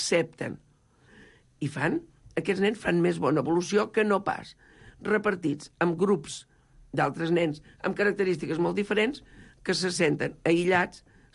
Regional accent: Sarrià, Catalonia, Spain; Les Planes està tocant a Sarrià. Bueno, som de Sarrià, deixem-ho ben clar.

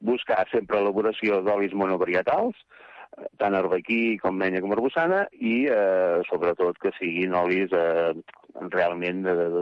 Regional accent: Figuerola del Camp, Catalonia, Spain; Som de Figuerola del Camp, de la comarca de del Camp. Sí, sí, província de Tarragona. Som un poblet petit on tenim ubicat el molí d'oli.

